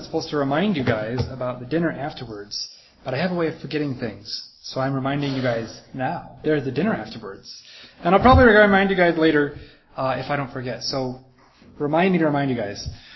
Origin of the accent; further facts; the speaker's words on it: Kalamazoo, Michigan, United States; So I grew up in Kalamazoo, Michigan